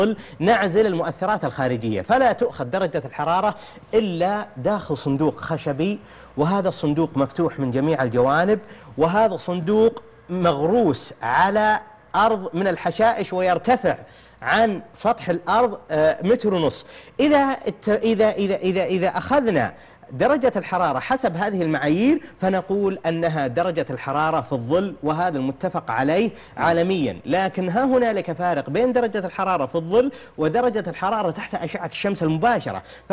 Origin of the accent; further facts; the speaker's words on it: Saudi Arabia; الجانب الآخر هي زيادة الرعي عندنا في السعودية خاصة في السنوات المتأخرة